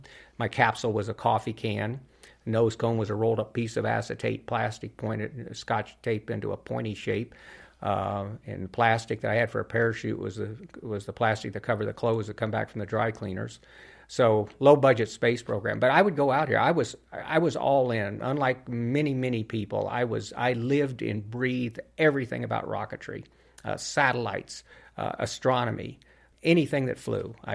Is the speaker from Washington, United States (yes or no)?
no; Albuquerque, New Mexico, United States; So I didn't get to see my hometown here in Albuquerque, where I grew up, on that mission.